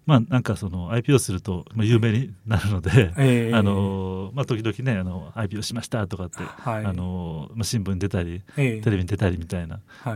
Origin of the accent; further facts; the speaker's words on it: Machida, Tokyo, Japan; 出身はですね、東京都の町田市ってところの出身です。